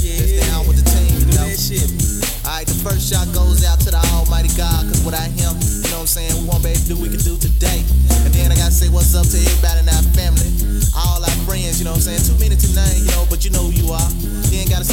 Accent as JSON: {"language": "English", "town": "Memphis", "region": "Tennessee", "country": "United States", "tie": "born or raised there", "said": "and my hometown once again, the city of Memphis."}